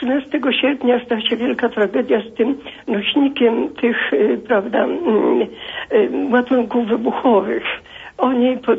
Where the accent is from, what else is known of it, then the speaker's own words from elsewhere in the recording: Kalisz, Greater Poland Voivodeship, Poland; also born or lived in Lublin region; Ja nie jestem warszawianką, ale po prostu byliśmy wysiedleni z Kalisza, wywiezieni na Lubelszczyznę, tam nędza, głód.